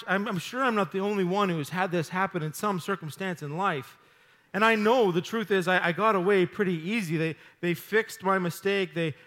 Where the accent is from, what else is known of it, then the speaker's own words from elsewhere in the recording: Dawson Creek, British Columbia, Canada; Growing up in Dawson Creek, I had an ample opportunity to work for the local farmers to make money while I was in high school and even after that.